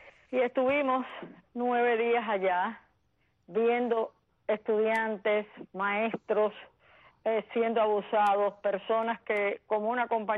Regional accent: Cuba; moved away as an adult; now in Miami, United States; Y nos fuimos para Santiago de Cuba cuando salí de Bahía de Cochino, cuando la Cruz Roja intervino, y ahí estuvimos hasta que pudimos salir para Miami en un vuelo

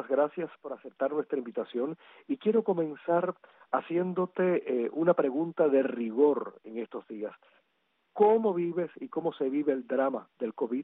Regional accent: Oriente, Cuba; Yo soy de Oriente

